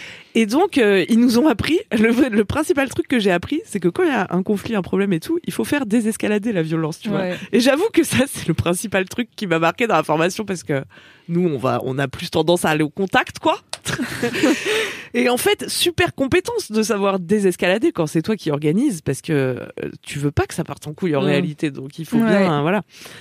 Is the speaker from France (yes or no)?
yes; Auvergne-Rhône-Alpes, France; D'Ardèche, oui, merci.